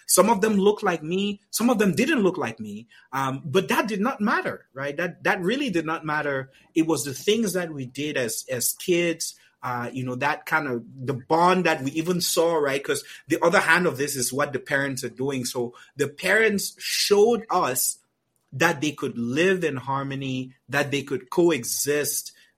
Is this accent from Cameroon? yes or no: yes; Cameroon; growing up in Cameroon was magical, I would say.